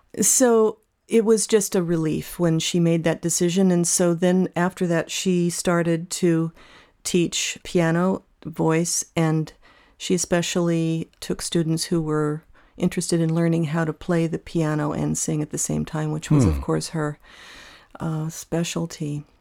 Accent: Chicago, Illinois, United States; born there; also born or lived in California; she divorced my father, who I was born in Chicago, and then she married a radio disc jockey, and they moved to California from Chicago.

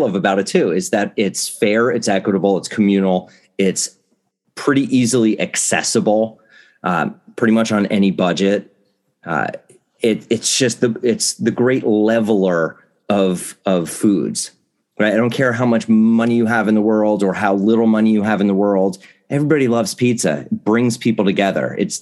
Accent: New Jersey, United States; Even with Italian food was great when I was growing up in New Jersey, but it was so different from anything I experienced in Italy.

